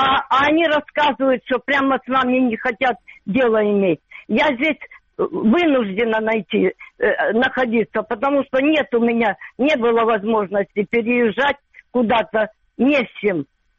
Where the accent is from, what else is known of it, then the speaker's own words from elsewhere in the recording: Donetsk, Donetsk Oblast, Ukraine; Я из Донецка, оккупированного. Да, мне уже почти 80 лет, и я вот эта украинка